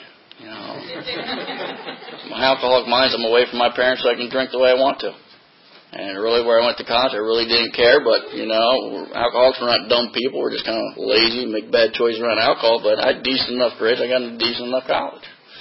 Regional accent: New Jersey, United States; You know, 'cause I grew up in Jersey and you go to New York City

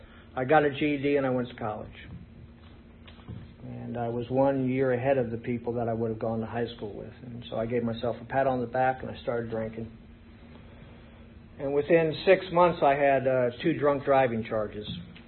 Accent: Maryland, United States; I grew up in Calvert County, Maryland, on the Chesapeake Bay with a house overlooking the bay every morning.

